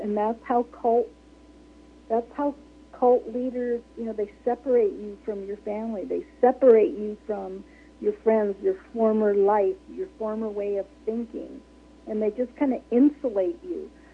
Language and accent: English; Minnesota, United States; now in California, United States; because I was born and raised in Minnesota, and we really hadn't been in California that long.